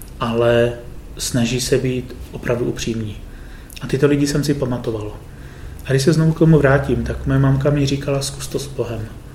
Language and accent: Czech; Moravian-Silesian Region, Czechia; Pocházím z Moravskoslezského kraje